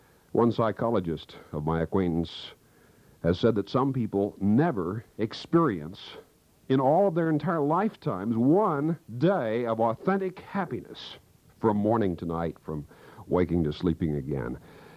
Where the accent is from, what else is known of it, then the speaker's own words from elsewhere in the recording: Kansas, United States; I can recall in my hometown back in Kansas